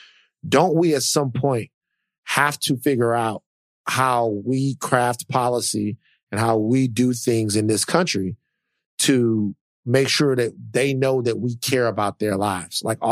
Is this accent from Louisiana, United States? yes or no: yes; Louisiana, United States; You're from Texas. You lived in Florida. I'm from Louisiana.